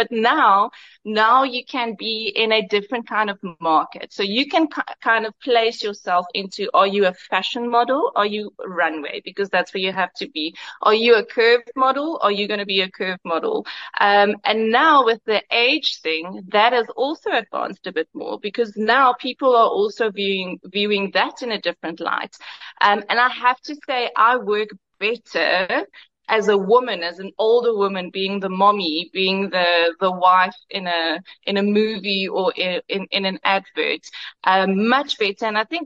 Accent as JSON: {"language": "English", "region": "Karoo", "country": "South Africa", "said": "I'm a self-proclaimed farm girl. Well, self-proclaim it, but I'm from the Karoo. My dad was a farmer."}